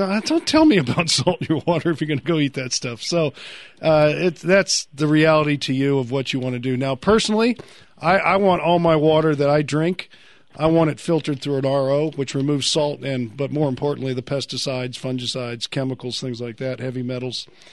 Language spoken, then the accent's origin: English; Fort Worth, Texas, United States; since I grew up in Fort Worth, I used to smell it as it was cooking.